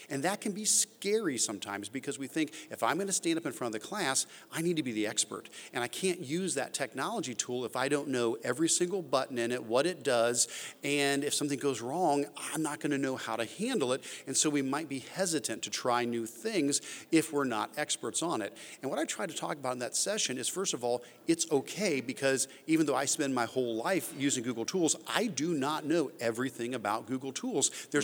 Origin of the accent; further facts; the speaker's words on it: North Canton, Ohio, United States; I'm from North Canton, Ohio. It was the home of Hoover appliances.